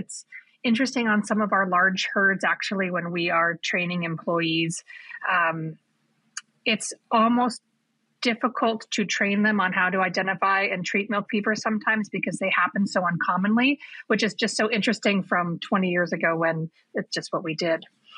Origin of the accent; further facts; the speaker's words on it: Anchorage, Alaska, United States; I grew up in Anchorage, Alaska, so I grew up a long way away from agriculture.